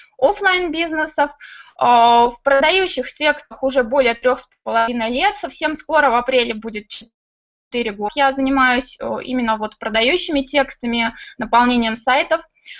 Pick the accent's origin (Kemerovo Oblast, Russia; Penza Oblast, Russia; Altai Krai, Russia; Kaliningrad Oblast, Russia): Altai Krai, Russia; Barnaul; Барнаул – это мой родной город. Я в свое время жила там.